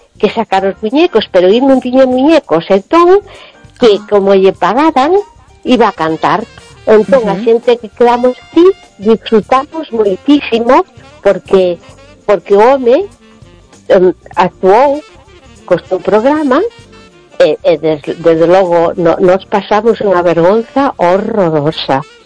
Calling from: Vigo, Galicia, Spain

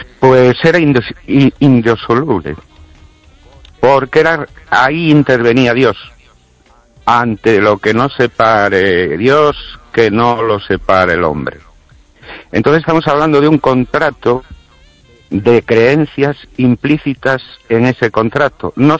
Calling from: Ourense, Galicia, Spain; de Orense.

